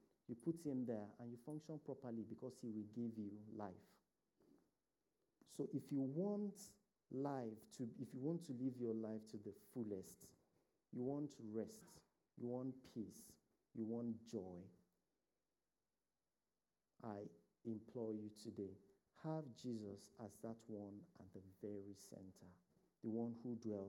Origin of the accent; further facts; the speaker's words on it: Nigeria; If you go to my country, Nigeria, let me say much.